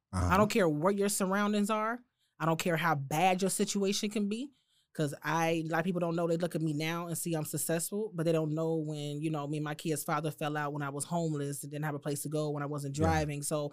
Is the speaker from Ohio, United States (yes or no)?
yes; Cincinnati, Ohio, United States; now in Florida, United States; I was actually born here in the States.